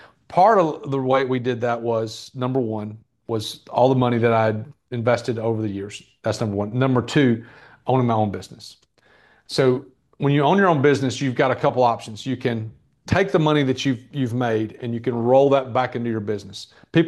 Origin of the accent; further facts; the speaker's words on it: Birmingham, Alabama, United States; also born or lived in Tennessee; I moved from Tennessee to Birmingham, Alabama, back where I'm from.